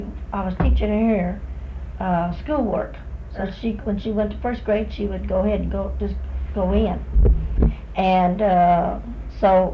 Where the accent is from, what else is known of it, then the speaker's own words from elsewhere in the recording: San Antonio, Texas, United States; I was born here in San Antonio.